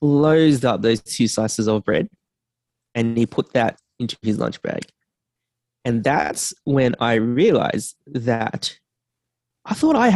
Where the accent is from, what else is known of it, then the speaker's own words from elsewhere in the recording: Sydney, New South Wales, Australia; I'm from Sydney, Australia.